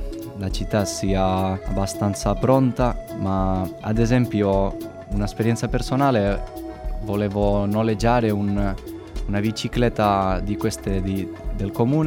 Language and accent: Italian; Valencia, Valencian Community, Spain; Italian is a second language; now in Cagliari, Italy; Sono spagnolo di Valencia.